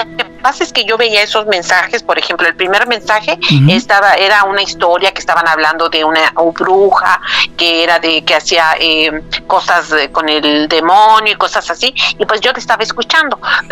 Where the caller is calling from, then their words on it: Canada; de Canadá.